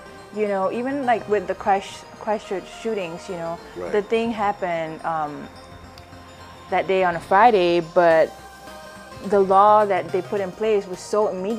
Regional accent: Singapore; moved away; Well, growing up in Singapore, we had absolutely like no perception of like owning a gun

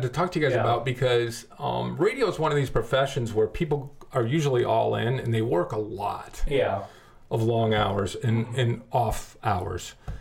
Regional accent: Saginaw, Michigan, United States; I'm from Saginaw, you know, so I grew up in a rough neighborhood.

